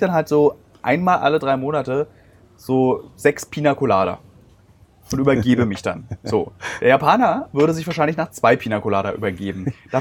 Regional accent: Berlin, Germany; Ich als Berliner habe nichts gegen Zugezogene. Meine Heimatstadt Berlin ist nur so schön, weil sie von allen Menschen aus aller Welt bewohnt wird.

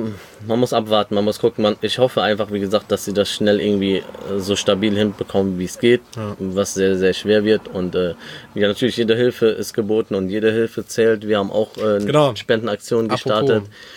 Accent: Germany; Klar sind wir in Deutschland aufgewachsen und leben hier.

